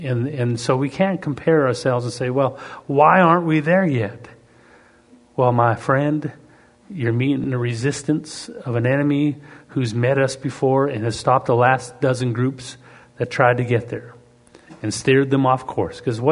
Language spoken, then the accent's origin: English; Canada; Being Canadian